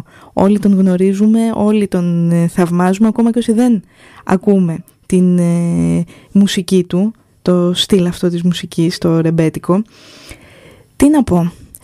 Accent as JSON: {"language": "Greek", "town": "Trikala", "region": "Thessaly", "country": "Greece", "tie": "born or raised there", "said": "στην ιδιαίτερη πατρίδα μου, στα Τρίκαλα, στη Θεσσαλία"}